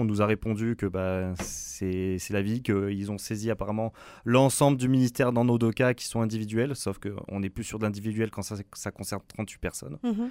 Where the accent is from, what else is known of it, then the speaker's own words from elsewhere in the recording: France; moved away as an adult; now in Canada; On a changé de pays. Moi, j'ai pas envie de revivre avec mes habitudes de français. Je suis venu au Québec, c'est pour vivre en tant que Québécois et pas en tant que Français. C'est pour ça que mes enfants, je suis content quand on me dit qu'ils ont l'accent québécois.